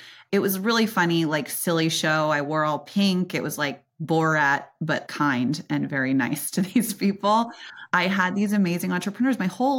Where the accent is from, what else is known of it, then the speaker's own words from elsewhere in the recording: California, United States; I grew up in Silicon Valley around entrepreneurs and investors.